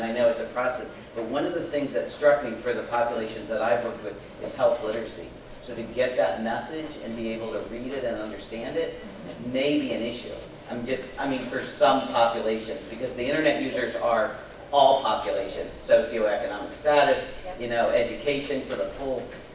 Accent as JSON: {"language": "English", "region": "New York", "country": "United States", "said": "I'm from New York State, and I didn't even know just where I came here"}